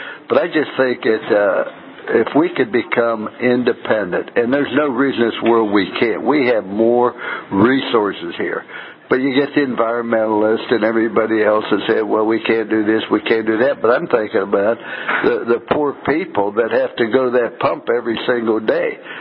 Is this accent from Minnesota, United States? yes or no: no; East Loop, Ohio, United States; And it's like I'm from Ohio. And I was raised in East Loop, Ohio, where the steel mills, the potteries, are now dead.